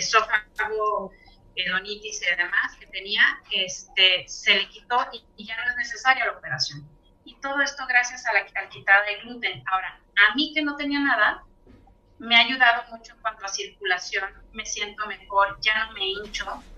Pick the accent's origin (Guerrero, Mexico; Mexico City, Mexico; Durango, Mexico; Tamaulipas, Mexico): Tamaulipas, Mexico; Tampico; Ahora, en el caso de mi ciudad natal, Tampico, con alto índice de cáncer